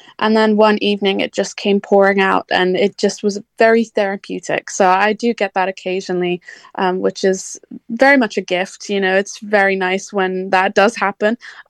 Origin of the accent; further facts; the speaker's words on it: Bournemouth, South West England, United Kingdom; I'm from Dorset, or like Bournemouth area.